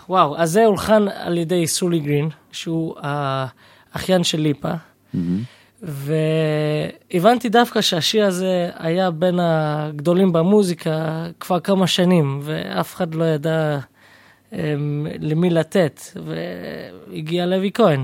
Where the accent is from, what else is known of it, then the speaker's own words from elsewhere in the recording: London, United Kingdom; אני גדלתי בלונדון, שאין סרט ויז'ניץ שמה. לתקופה התפללנו בסדיגורה, אבל אני, ברוך השם, נשארתי ברסלב.